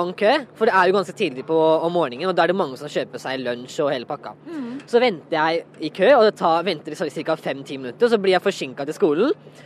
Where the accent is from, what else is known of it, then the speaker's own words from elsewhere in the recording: Pakistan; Ja, jeg er fra Pakistan også